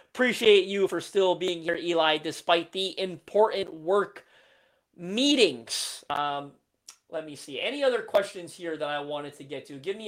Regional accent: Canada; and obviously I'm Canadian, so quite a bit of support here in Canada.

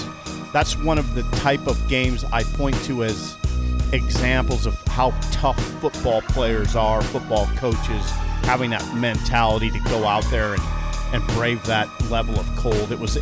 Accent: Columbus, United States; Hello, Bert, from my hometown.

